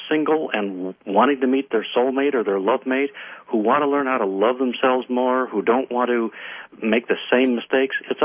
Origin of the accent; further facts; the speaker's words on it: Wisconsin, United States; now in California, United States; You know, when I was raised in Wisconsin, the cow country, and I came out here